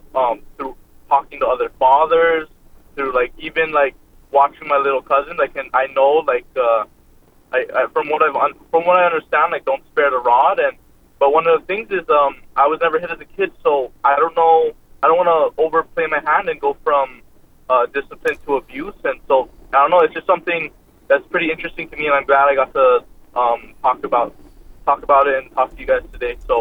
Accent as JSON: {"language": "English", "region": "Hawaii", "country": "United States", "said": "So I'm from the Big Island of Hawaii."}